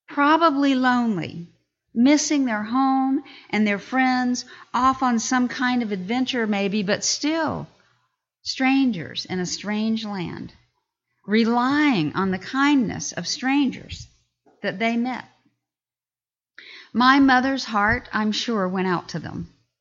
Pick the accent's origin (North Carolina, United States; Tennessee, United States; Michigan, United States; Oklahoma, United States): North Carolina, United States; North Carolina where I grew up in the South.